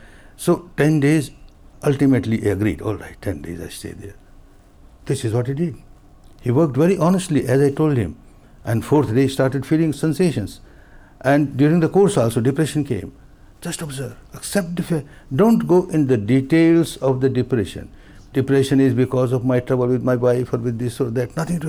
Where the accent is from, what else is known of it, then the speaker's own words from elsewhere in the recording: Myanmar; moved away as an adult; now in India; My third course or fourth course in India when I came from Burma